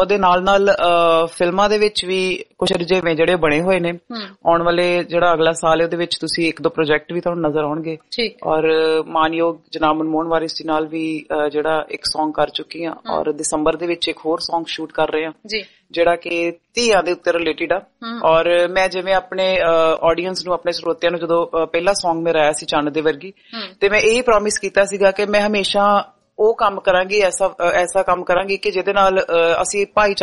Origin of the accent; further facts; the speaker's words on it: Amritsar, Punjab, India; ਮੈਂ ਪੰਜਾਬ ਅੰਮ੍ਰਿਤਸਰ ਤੋਂ ਬਿਲੋਂਗ ਕਰਦੀ ਹਾਂ